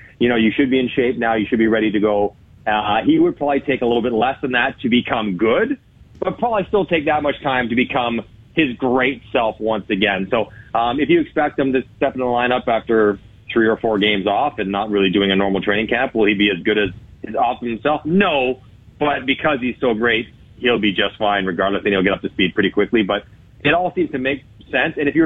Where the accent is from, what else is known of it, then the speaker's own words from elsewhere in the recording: Scarborough, Ontario, Canada; I grew up in Scarborough, and so my parents went to literally every single game I ever played in Toronto.